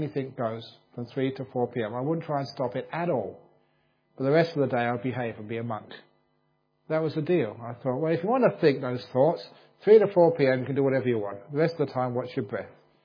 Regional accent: England, United Kingdom; born there; Remember, I was born in England, and this was a monastery in the north of Thailand

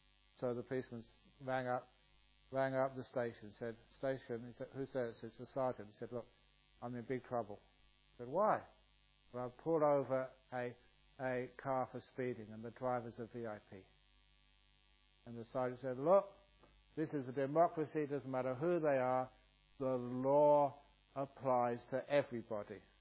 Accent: Australia; He said, oh, where are you from? I said, I'm from Australia. Oh, you're from Australia, said this monk.

